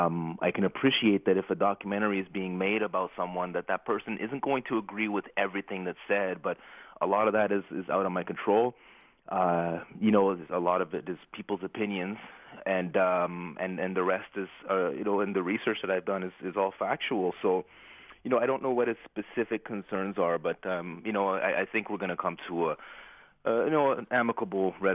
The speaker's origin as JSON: {"language": "English", "town": "Ottawa", "region": "Ontario", "country": "Canada", "tie": "born or raised there", "said": "We did the premiere in my hometown here in Ottawa"}